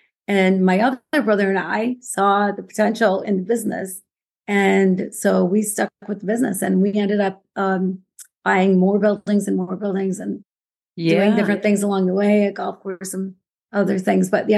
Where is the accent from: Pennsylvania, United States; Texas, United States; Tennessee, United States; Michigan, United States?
Michigan, United States; Grand Rapids; I grew up in Grand Rapids, Michigan, so I'm a Midwestern girl with a lot of spunk, perhaps.